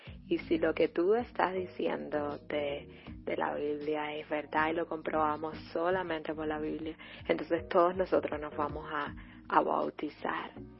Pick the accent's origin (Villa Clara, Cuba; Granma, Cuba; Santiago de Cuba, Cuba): Villa Clara, Cuba; Santa Clara; Soy originalmente de Santa Clara y estoy muy feliz de ser adventista el séptimo día